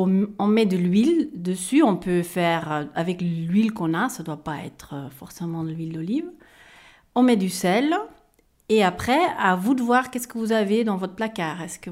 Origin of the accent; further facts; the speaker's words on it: Flanders, Belgium; first language Flemish; French is a second language; je ne suis pas française, hein. Je suis tombée amoureuse sur un français, mais je suis flamande d'origine, je suis belge